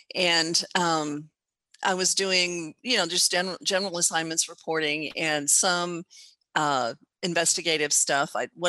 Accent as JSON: {"language": "English", "region": "Texas", "country": "United States", "said": "I'm a Texan, and I still live and work from Texas."}